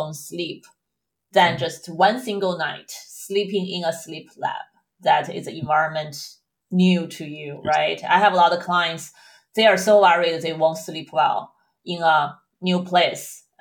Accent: China; especially I'm from China. So for in Asian populations, it's a more dominant issue.

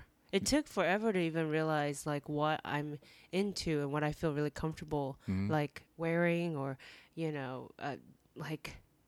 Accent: Los Angeles, California, United States; West LA, it's kind of like really basic.

